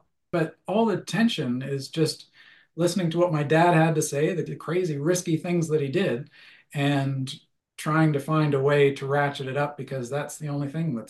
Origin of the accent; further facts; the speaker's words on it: Canada; And the other thing is that I'm a Canadian and I do worry about American publishers.